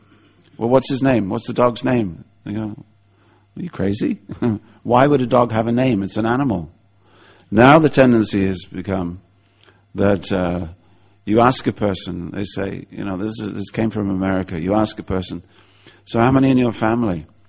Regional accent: England, United Kingdom; as it got closer, being an Englishman, okay, I wound down my window to pat the dog.

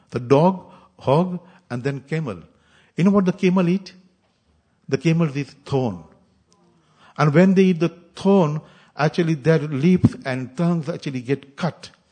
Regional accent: India; English is a second language; When I went to India, I'm from India, but actually when I went to India again

